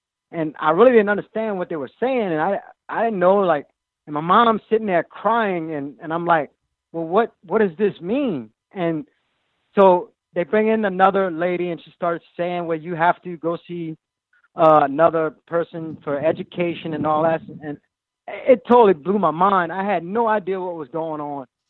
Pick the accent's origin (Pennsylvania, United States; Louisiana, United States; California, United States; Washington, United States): Louisiana, United States; Thibodaux; I grew up in Thibodaux, Louisiana.